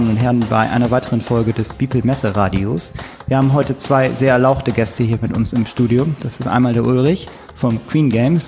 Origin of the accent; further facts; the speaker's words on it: Northern Germany, Germany; Ich komme zwar aus Norddeutschland, aber ich bin kein Nautiker und nie zu See gefahren.